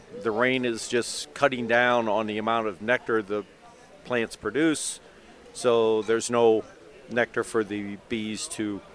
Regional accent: St. Charles, Missouri, United States; I'm from St. Charles, Missouri, and I'm the assistant up here.

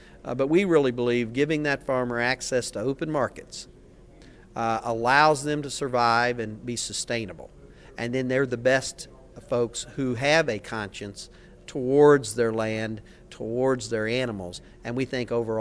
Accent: Missouri, United States; I'm from the Show Me State, and so the proof's in the pudding.

